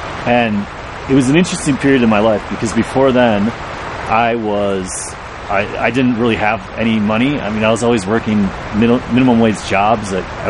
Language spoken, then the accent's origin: English; Exonia, Wisconsin, United States; Oh, I grew up in Wisconsin, in the United States, in a little town called Exonia. Just a few hundred people there.